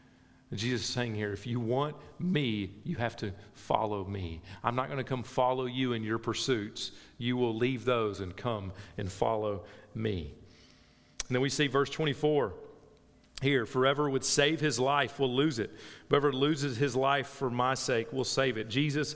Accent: United States; I'm an American, and in America, if there's one word you don't touch, that's the word rights.

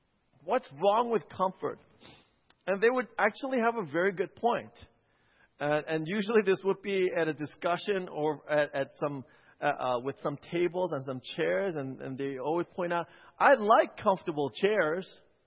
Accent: New York, United States; I grew up in New York. I hate being dissed.

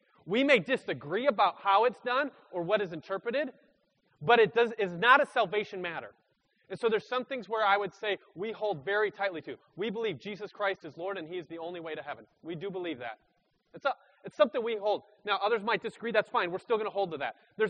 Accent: Minnesota, United States; born there; now in Iowa, United States; So I used to live in Minnesota. I was born in Minnesota. And then over time, I moved and I now live in Iowa.

